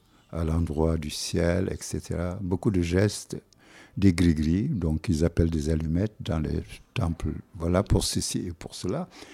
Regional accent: Senegal; et puis ça se voit que je suis sénégalais.

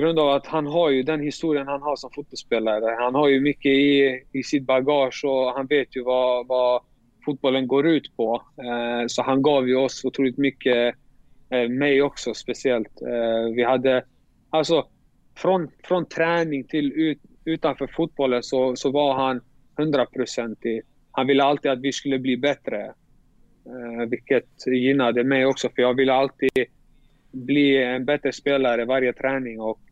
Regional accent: Borås, Västra Götaland County, Sweden; also born or lived in Falun; Vi var inte från Borås från första början. Vi bodde i Falun. Pappa ville att vi skulle flytta till Borås på grund av att det fanns bättre förutsättningar för familjen.

